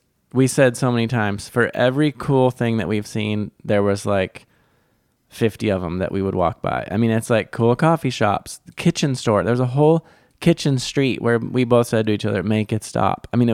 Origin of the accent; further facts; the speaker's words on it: United States; I was humbled as an American by the abundance.